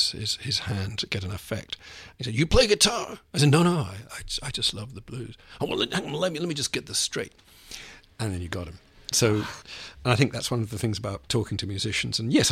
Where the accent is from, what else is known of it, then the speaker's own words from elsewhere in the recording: England, United Kingdom; I think you've heard I come all the way from England.